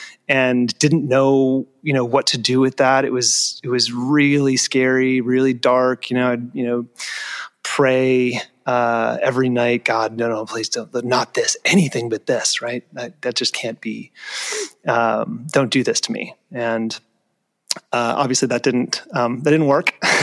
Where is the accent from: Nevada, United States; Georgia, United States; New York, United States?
Nevada, United States; I grew up in Nevada, so I worked for a senator there, conservative Republican senator.